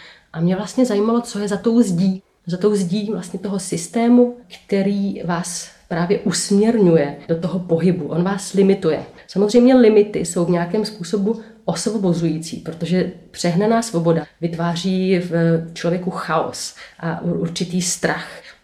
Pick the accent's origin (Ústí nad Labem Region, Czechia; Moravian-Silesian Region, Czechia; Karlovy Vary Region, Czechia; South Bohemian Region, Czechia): Karlovy Vary Region, Czechia; Aš; Tak já pocházím z Aše, z nejzápadnějšího cípu naší republiky.